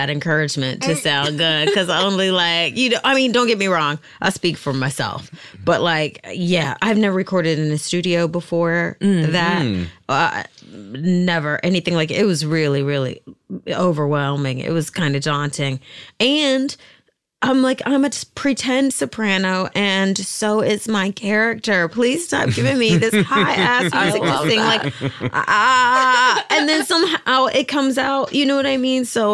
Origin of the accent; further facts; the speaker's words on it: Virginia Beach, Virginia, United States; In Virginia Beach. And it's a very segregated.